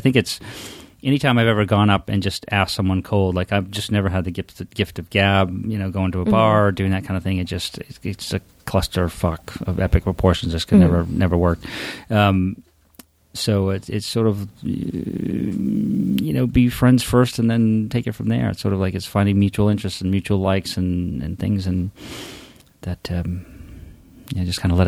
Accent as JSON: {"language": "English", "region": "Maine", "country": "United States", "tie": "born or raised there", "said": "I grew up in Maine, so we cook lobsters all summer."}